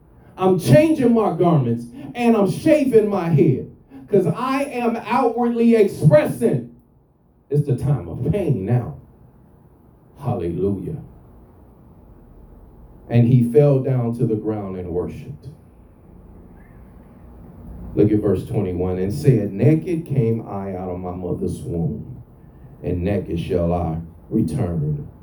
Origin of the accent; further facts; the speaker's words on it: Chicago, Illinois, United States; I'm from Chicago, so it's bitterly cold in the winter, and it's a very windy place.